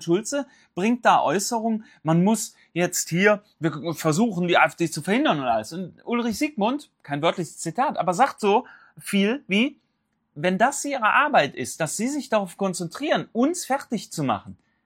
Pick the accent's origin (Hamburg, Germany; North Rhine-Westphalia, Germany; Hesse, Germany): North Rhine-Westphalia, Germany; Cologne; speziell auch in Köln beispielsweise, meine Heimatstadt